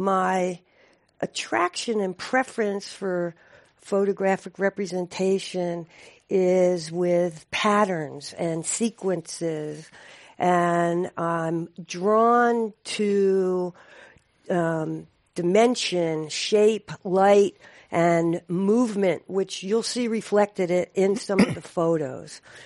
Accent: East Coast, United States; now in US West Coast; I'm originally from the East Coast and was drawn to the West Coast because I have an affinity for technology.

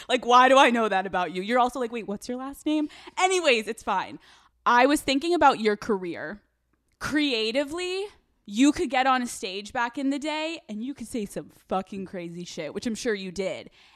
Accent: Pennsylvania, United States; I'm from Pennsylvania.

